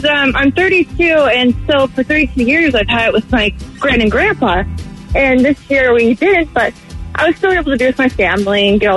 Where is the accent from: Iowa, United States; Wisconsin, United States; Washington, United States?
Washington, United States; Since we're from Washington, you know, we would play, hey, we took it